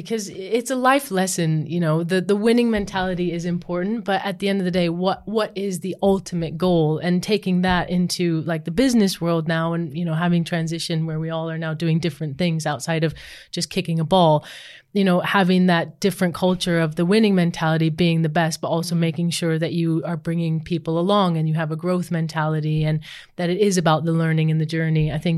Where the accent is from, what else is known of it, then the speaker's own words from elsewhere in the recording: United States; it is all about winning every single time because I'm American and we're going to win.